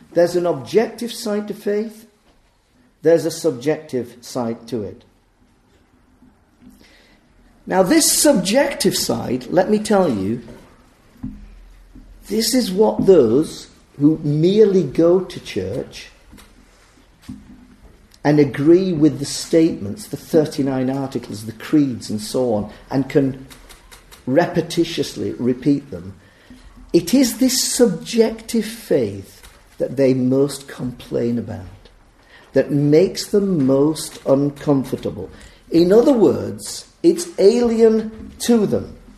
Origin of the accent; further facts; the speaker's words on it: England, United Kingdom; I come from England. I was born in England, for goodness sake.